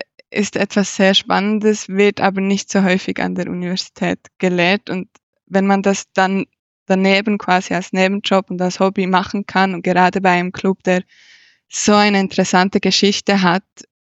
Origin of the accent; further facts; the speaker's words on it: Bern, Switzerland; kommt man sehr schnell auf den FC Thun, gerade als Bernerin.